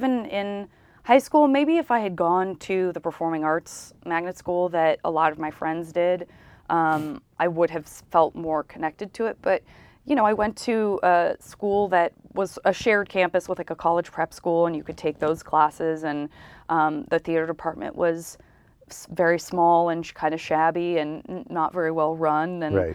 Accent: Tucson, Arizona, United States; I was in Tucson. I'm from Tucson, Arizona.

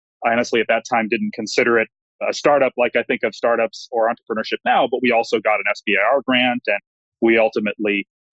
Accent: Detroit, Michigan, United States; So I grew up in the Detroit area and was an undergraduate at the University of Michigan.

